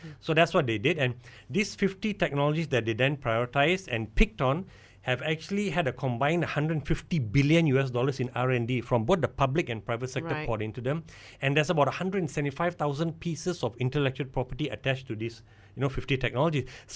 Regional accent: Malaysia; that's really unacceptable to me as a Malaysian.

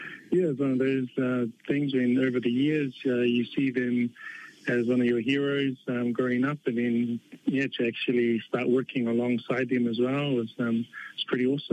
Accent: Mangere, Auckland, New Zealand; So I grew up in Mangere, and as a teenager, I went through, I was diagnosed with left knee bone cancer.

